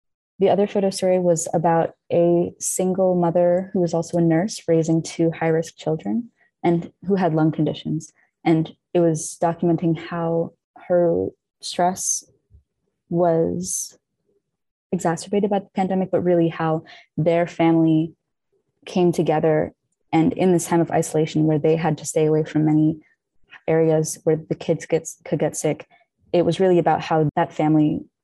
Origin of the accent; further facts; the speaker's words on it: Marshall Islands; Growing up in the Marshall Islands, I was really surrounded by like heritage of the past